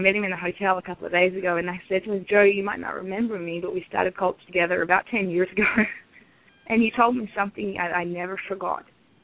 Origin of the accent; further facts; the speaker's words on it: Australia; we were talking about Australians and, you know, being Australian myself.